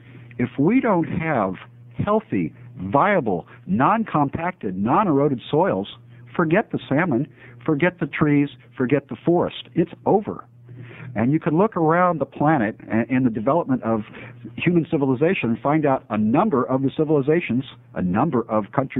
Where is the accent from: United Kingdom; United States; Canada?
United States; Medford, Oregon; I'm from the Medford area, where trees grow a lot slower than they do up here in the rainy north.